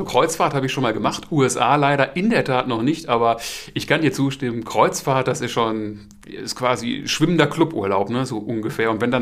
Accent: Essen, North Rhine-Westphalia, Germany; now in Moers, Germany; ich wohne jetzt auch noch nicht so lange in Mörs. Ursprünglich komme ich aus Essen. Ich wohne jetzt erst seit 2, 3 Jahren hier.

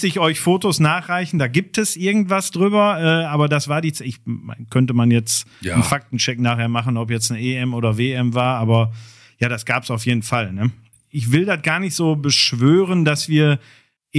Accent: Kirchhellen, North Rhine-Westphalia, Germany; also born or lived in Dorsten; Dorsten, Toreinfahrt sozusagen, weil es in Kirchhellen keine Geburtenstation mehr gab, okay. Aber ansonsten, ich sag mal, anderthalb Wochen, Station und dann direkt nach Kirchhellen

